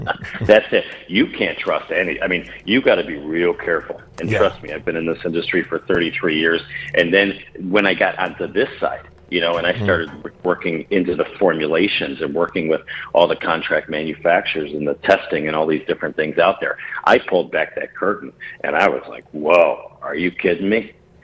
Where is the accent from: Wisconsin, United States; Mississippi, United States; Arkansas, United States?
Wisconsin, United States; I was driving down the roads in the lovely state of Wisconsin, my home state here.